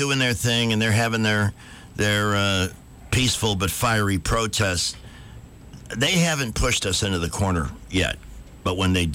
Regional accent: Chicago, Illinois, United States; And I'm from Chicago. Don't let anybody tell you that the North was some bigotry-free paradise.

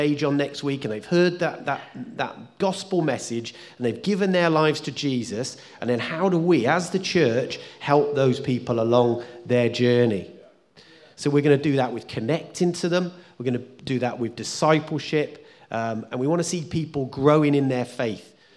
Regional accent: England, United Kingdom; We're English, aren't we? We're very well-mannered, and we pussyfoot around everybody.

